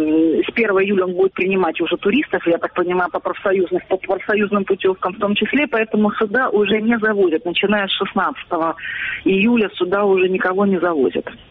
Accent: Crimea, Ukraine; я сама крымчанкой проживаю в Керчи

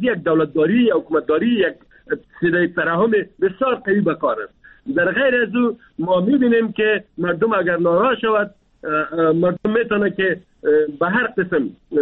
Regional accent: Afghanistan; ما افغان هستیم، ما مسلمان هستیم،

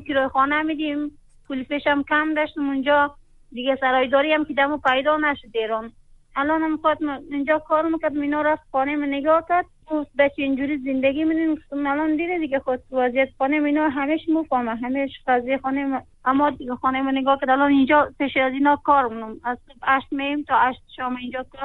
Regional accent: Afghanistan; born there; کلن تو افغانستان به دنیا اومدم، از 7 سالگی رفتم سری کار

